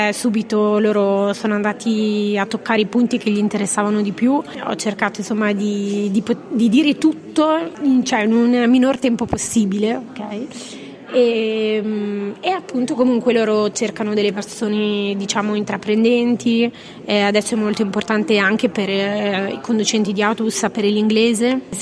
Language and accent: Italian; Milan, Lombardy, Italy; ho 31 anni, sono di Milano.